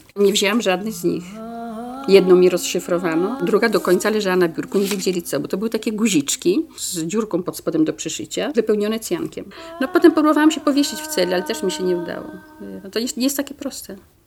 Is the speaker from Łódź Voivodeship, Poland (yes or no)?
no; Kielce, Świętokrzyskie Voivodeship, Poland; skąd ty jesteś? Ja mówię, że z Kielc.